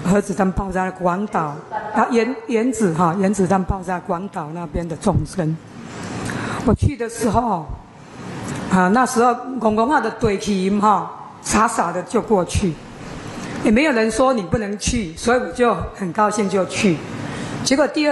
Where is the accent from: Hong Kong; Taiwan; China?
Taiwan; accent: Taiwanese Mandarin; Chinese is a second language; 我乃讲一寡咱台湾国语，啊，现在听无，那拜托师傅先翻译一下。